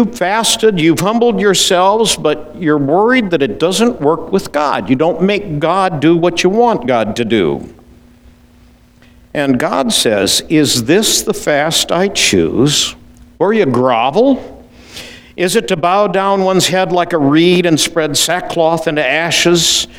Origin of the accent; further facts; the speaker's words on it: Iowa, United States; I don't like speed limits. I grew up in Iowa.